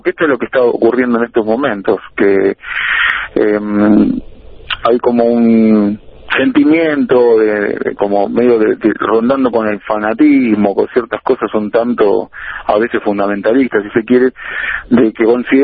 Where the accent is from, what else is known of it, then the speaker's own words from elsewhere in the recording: Argentina; expresé un sentimiento, como cualquier argentino